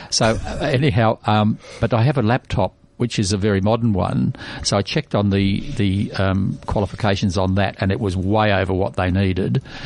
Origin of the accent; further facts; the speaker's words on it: Australia; my parents were both born in England and I was born here in Australia